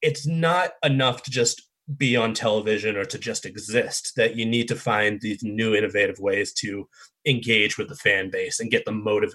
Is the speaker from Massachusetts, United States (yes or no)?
yes; Boston, Massachusetts, United States; I grew up, you know, in the Boston, U.S. area, and I grew up rooting for, born and raised in Boston, diehard Boston, all four sports